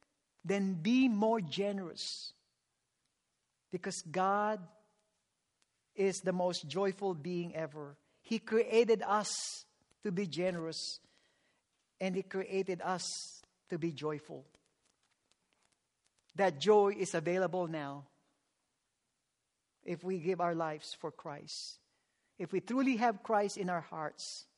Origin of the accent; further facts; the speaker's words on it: Philippines; moved away; Growing up in the Philippines where you have a subsistence life